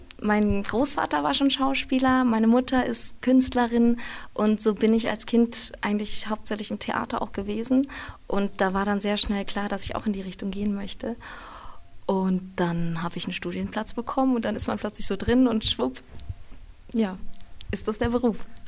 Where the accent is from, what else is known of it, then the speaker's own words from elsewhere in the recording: Nuremberg, Bavaria, Germany; born there; now in Berlin, Germany; Ich bin Schauspielerin, Sängerin, geboren in Nürnberg und lebend aktuell in Berlin und Hamburg